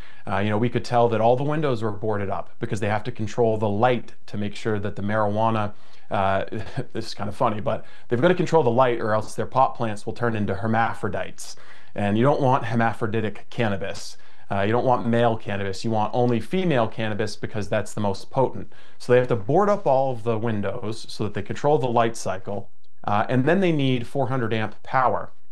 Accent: Maine, United States; And being someone who's born and raised in Maine, working in Maine in journalism

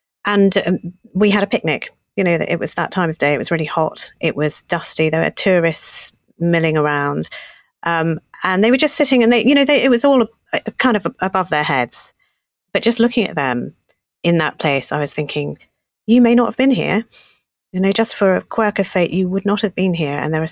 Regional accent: East of England, United Kingdom; Well, I'm born in Britain, not a passport holder, Essex girl.

